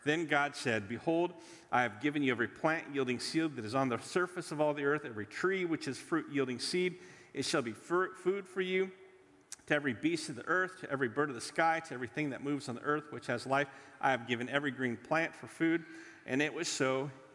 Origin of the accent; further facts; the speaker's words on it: Sweet Home, Oregon, United States; born there; I was born in Sweet Home, Oregon. Okay, if that says anything. Sweet Home, right?